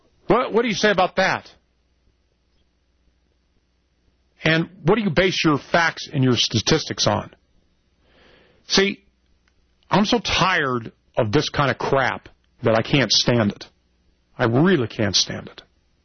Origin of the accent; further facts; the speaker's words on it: United States; I am an American, and I love my country, and I'm a taxpaying citizen, and I was born here.